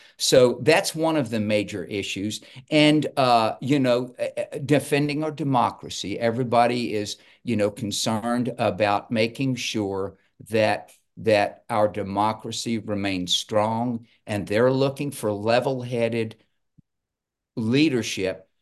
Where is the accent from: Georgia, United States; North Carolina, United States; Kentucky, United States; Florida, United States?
Kentucky, United States; I was born and raised in Kentucky country, but I am from a military family.